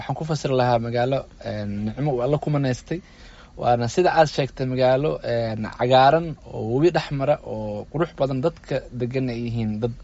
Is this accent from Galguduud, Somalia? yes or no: no; Jawhar, Middle Shabelle, Somalia; Aad iyo aad waa magaaladii aan ku dhashay ee aan ku barbaaray.